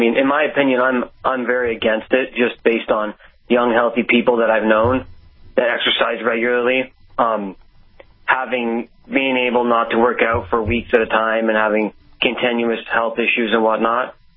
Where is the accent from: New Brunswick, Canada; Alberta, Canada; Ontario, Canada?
New Brunswick, Canada; now in British Columbia, Canada; I'm originally from New Brunswick, Canada, but I'm in British Columbia, so on the other end of the country.